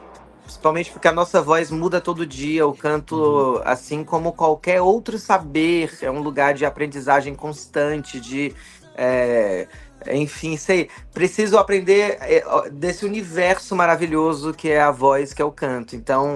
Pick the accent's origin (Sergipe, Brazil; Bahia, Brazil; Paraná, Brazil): Bahia, Brazil; Vitória da Conquista; Eu cresci em Vitória da Conquista, Bahia, e a Bahia de fato é um estado que se existia uma das identidades estaduais da Bahia, seria a música, além da comida.